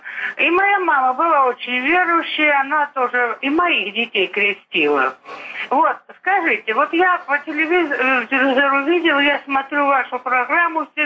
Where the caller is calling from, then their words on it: Voronezh, Voronezh Oblast, Russia; Я из Воронежа